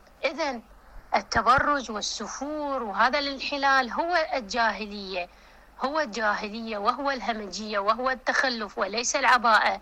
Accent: Iraq; accent: Iraqi; مثل ما نقول في لهجتنا العراقية أنها كشخة

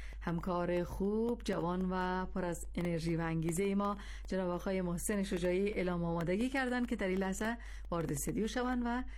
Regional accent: Kabul, Afghanistan; now in Genaveh, Iran; من خودم از کابل هستم و مدتی هست که ساکن شهر گناوات هستم.

